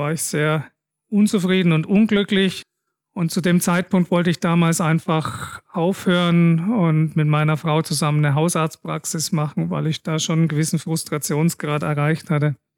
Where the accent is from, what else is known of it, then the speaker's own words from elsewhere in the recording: Swabia, Germany; ich bin zwar in Schwaben geboren und da aufgewachsen, aber die kommen ursprünglich aus dem Sudetenland.